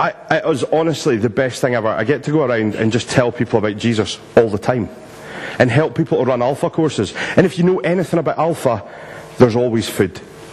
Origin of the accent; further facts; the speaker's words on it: Glasgow, Scotland, United Kingdom; accent: Glaswegian; I'll go back to Glaswegian if that's okay.